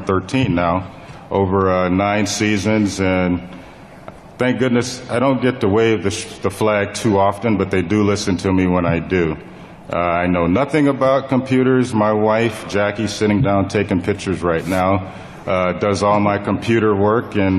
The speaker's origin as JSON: {"language": "English", "town": "Chicago", "region": "Illinois", "country": "United States", "said": "And I'm from Chicago, Illinois."}